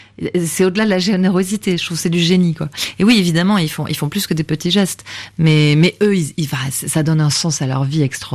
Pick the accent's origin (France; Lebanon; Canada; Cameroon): France; Bayonne, Nouvelle-Aquitaine; Et puis, à Bayonne aussi, maintenant, mon pays natal.